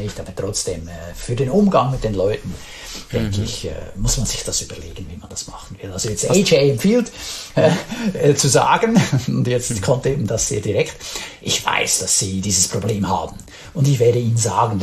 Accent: Switzerland; man fühlt sich dann als Schweizer dann manchmal so ein bisschen vor den Kopf gestoßen.

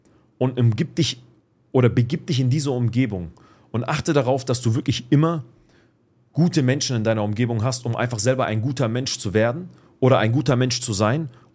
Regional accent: Palestine; auch ich als Palästinenser, wenn ich das heute sehe, was auf der Welt abgeht, was meine eigenen Landsleute, sage ich mal, jeden Tag durchzumachen haben

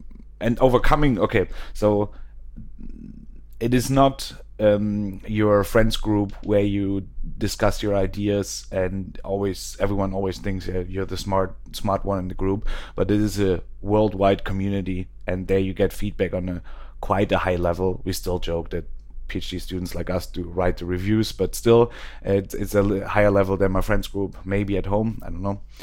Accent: Boston, Massachusetts, United States; I'm from Boston.

